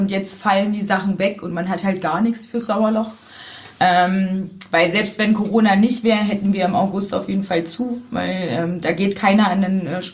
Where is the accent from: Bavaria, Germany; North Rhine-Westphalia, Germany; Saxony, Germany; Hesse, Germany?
Saxony, Germany; Zwickau; now in Cottbus, Germany; Ja, das war auch so dieser witzige Punkt, dass so, also ich komme aus Zwickau.